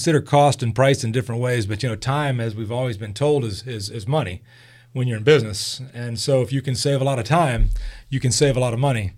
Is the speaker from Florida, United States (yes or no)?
yes; Tampa, Florida, United States; Yeah, that's growing up in Tampa, Florida.